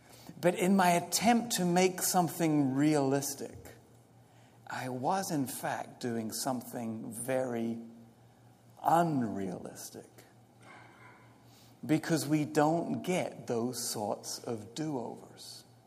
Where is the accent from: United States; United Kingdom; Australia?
United Kingdom; England; I grew up in England. We just have a lot of traffic jams.